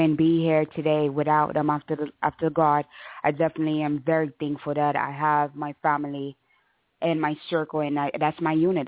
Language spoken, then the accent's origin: English; Haiti; I'm from Haiti.